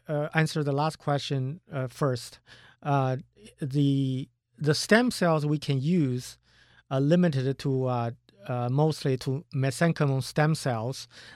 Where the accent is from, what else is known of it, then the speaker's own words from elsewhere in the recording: China; moved away as an adult; now in United States; I was born and raised in China. I came to the United States after I finished the college.